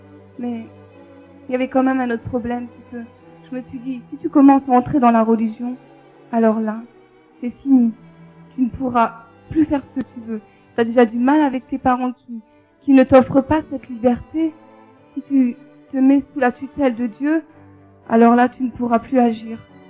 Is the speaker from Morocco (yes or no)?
no; Tours, Centre-Val de Loire, France; born there; J'ai 24 ans et je suis d'origine algérienne. Je suis née en France dans une ville qui s'appelle Tours. Donc pour me situer un peu, j'ai grandi comme la majeure partie des Beurs.